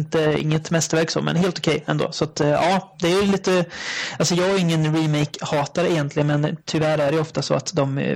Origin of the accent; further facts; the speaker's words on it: Degerfors, Örebro County, Sweden; jag är från Degerfors, en liten håla får man säga i Värmland, där det inte ens bor 10 000 pers.